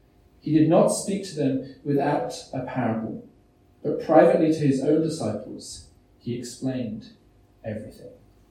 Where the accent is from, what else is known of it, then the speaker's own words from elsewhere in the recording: England, United Kingdom; So growing up in England, we would usually have these things called harvest services